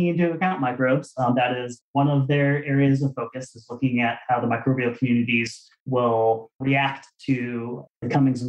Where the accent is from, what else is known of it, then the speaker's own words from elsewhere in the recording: Arizona, United States; You know, when I was a kid growing up in Arizona.